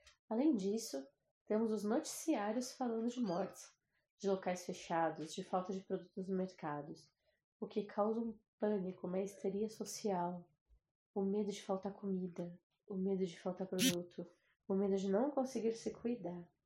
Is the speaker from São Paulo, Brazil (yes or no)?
yes; São Paulo, Brazil; eu sou psicóloga, sou de São Paulo